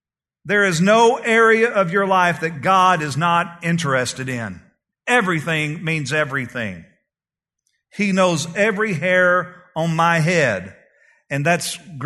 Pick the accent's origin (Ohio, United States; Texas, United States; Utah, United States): Texas, United States; Y'all know I'm from East Texas. I say hogwash.